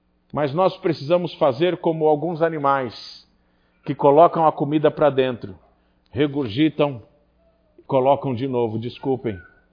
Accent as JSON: {"language": "Portuguese", "town": "Santos", "region": "São Paulo", "country": "Brazil", "tie": "born or raised there", "said": "Eu me lembro quando eu era garoto, morando em Santos, eu ia aos treinos."}